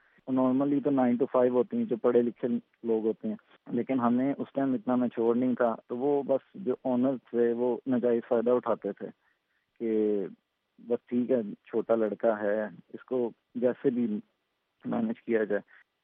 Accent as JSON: {"language": "Urdu", "town": "Lahore", "region": "Punjab", "country": "Pakistan", "also_born_or_lived": "Saudi Arabia", "said": "اور میرا تعلق پاکستان لاہور سے ہے. بچپن کا آغاز سعودیہ میں ہوا."}